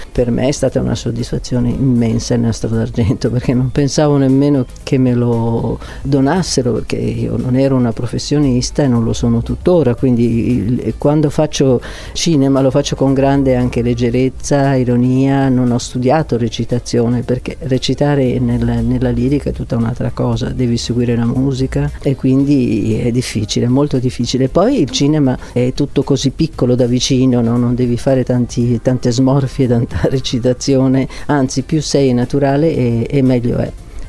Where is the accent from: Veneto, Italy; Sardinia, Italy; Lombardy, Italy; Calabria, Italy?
Veneto, Italy; Rovigo; born there; also born or lived in Venice / Verona / Padua; now in Bardolino, Italy; Sono veneta a 360 gradi, perché sono nata a Rovigo, poi ho abitato a Venezia, dove ho anche studiato, poi sono stata a Verona, a Padova, anche lì ho studiato, per cui sono adesso abito a Bardolino, sempre nel Veneto, sul lago di Garda